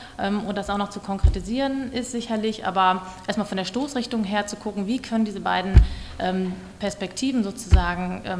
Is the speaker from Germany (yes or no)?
yes; Halle, North Rhine-Westphalia, Germany; Ich komme selber aus Halle-Westfalen. Ich weiß nicht, ob ihr das kennt, das ist in der Nähe von Bielefeld.